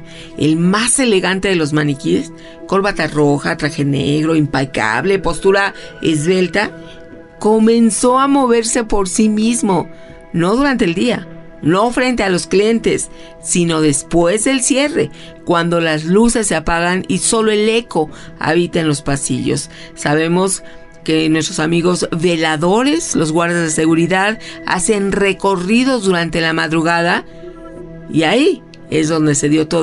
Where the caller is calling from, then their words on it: Mexico City, Mexico; de la Ciudad de México.